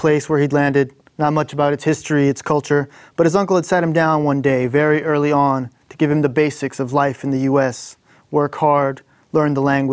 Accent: Alabama, United States; I grew up in the Deep South too. I grew up in Alabama, so...

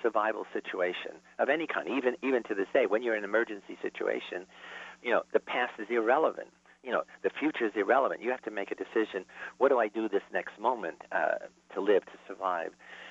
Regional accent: Bronx, New York, United States; my early childhood experience of being a poor kid growing up in the Bronx with a Sicilian family that lived in the total present

